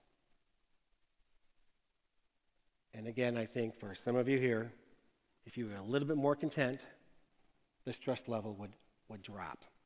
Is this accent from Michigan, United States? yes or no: yes; Detroit, Michigan, United States; Now, I'm from Detroit, or a suburb of Detroit